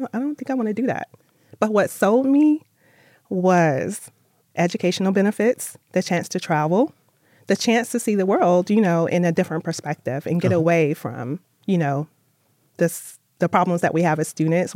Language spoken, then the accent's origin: English; Alcoa, Tennessee, United States; Well, imagine growing up in East Tennessee. I grew up in a very small town called Alcoa, A-L-C-O-A, Tennessee. It's right outside of Knoxville, so it's at the foothills of the Smokies.